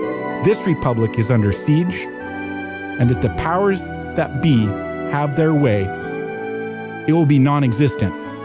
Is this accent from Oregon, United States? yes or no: yes; Oregon, United States; there was a doctor in Oregon, actually from my hometown